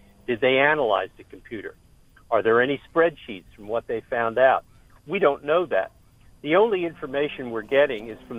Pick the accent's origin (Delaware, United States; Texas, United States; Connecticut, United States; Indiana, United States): Delaware, United States; I'm from Delaware. I have a lot of contacts in Delaware